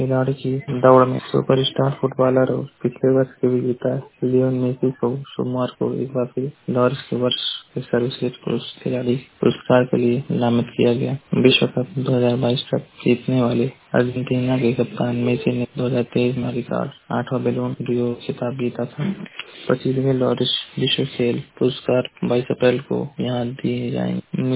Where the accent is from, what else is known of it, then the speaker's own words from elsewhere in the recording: Maharajganj, Uttar Pradesh, India; मैं जिला महाराजगंज का निवासी हूँ।